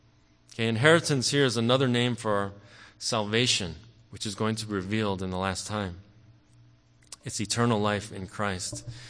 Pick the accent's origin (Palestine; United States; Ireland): United States; Fairless Hills, Pennsylvania; As pure as the first snow of winter back in my hometown of Fairless Hills, Pennsylvania.